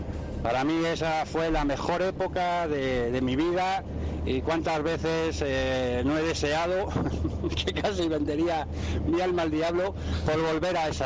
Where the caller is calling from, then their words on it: Madrid, Community of Madrid, Spain; de Madrid